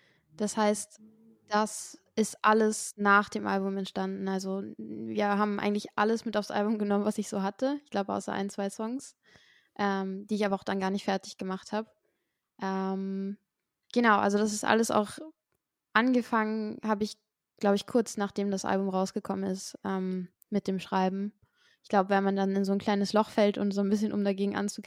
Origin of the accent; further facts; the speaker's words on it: Hamburg, Germany; Ich komme aus Hamburg und mache Indie, Folk, Indie-Pop und ja.